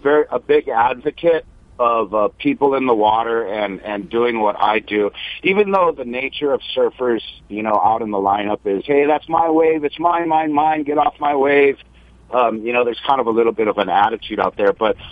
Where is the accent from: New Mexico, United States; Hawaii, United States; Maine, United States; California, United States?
Hawaii, United States; So being born and raised in Hawaii and paddling canoes in my childhood